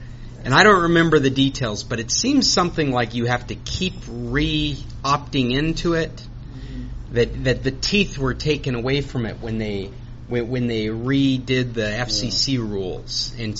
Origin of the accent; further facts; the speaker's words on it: Alaska, United States; I'm from Alaska. We carry duct tape and gauze.